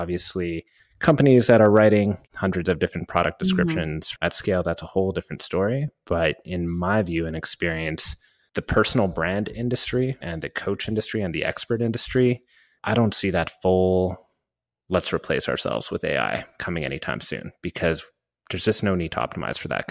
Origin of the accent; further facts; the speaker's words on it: Canada; And I'm super Canadian and didn't want to correct people, so that became a thing.